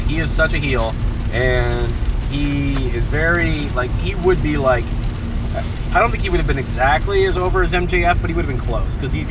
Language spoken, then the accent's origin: English; Hamilton, Ontario, Canada; I grew up in Hamilton again. If anyone who knows Hamilton just knows, like, it's a factory town. It's like Pittsburgh of Canada.